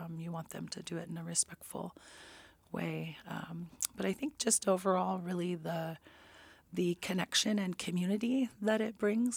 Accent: Ketchikan, Alaska, United States; I'm Simshian from the Eagle Clan. I'm originally from Ketchikan.

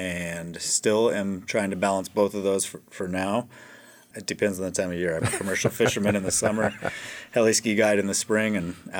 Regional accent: Juneau, Alaska, United States; I grew up here in Juneau, and I started going heli skiing with my friends when I was about 18 years old

